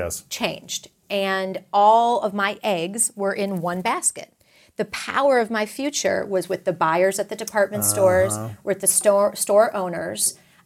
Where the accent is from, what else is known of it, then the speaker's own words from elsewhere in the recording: Texas, United States; You know, I'm a Texan, so we all know that story well.